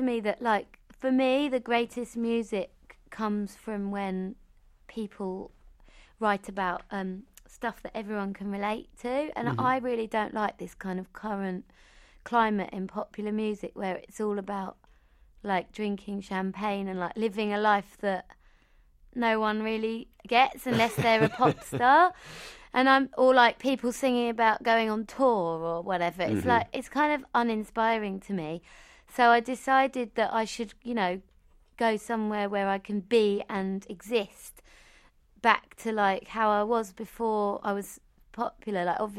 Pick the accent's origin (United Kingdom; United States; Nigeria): United Kingdom; Dalston, London; I'm from Dalston.